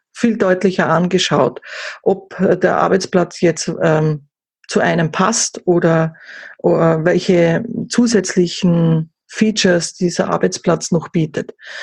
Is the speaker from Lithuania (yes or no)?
no; Austria; ich komme aus Österreich, ich bin gelernte Österreicherin